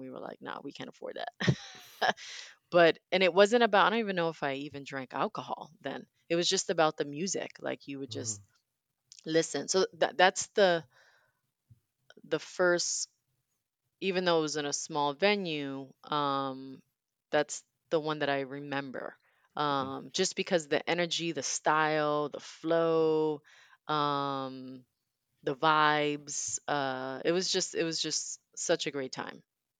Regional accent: Miami, Florida, United States; Because growing up in Miami, there was a lot of outdoor concerts.

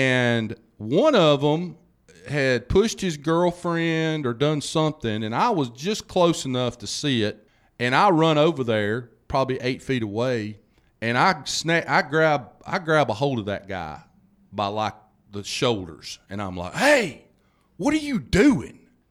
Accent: Hamilton, Alabama, United States; One of the guys I grew up with in my neighborhood that I grew up with in Hamilton, Alabama

